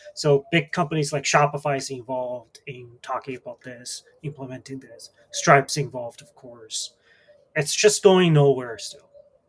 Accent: Canada; So like as a Canadian selling into the US

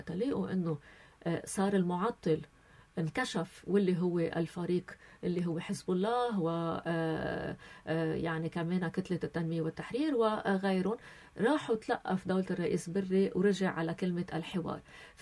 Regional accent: Lebanon; نحن كلنا سوا كلبنانيين

